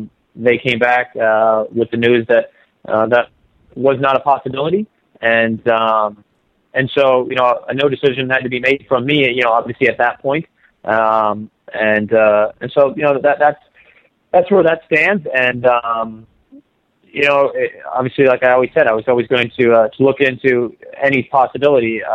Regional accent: Midwest, United States; now in Columbus, United States; You know, the city's been good to me. I'm from the Midwest.

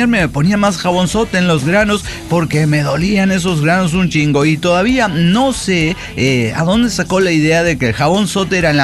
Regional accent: Mexico; Porque eso me trajo recuerdos de mi infancia en México, no mames.

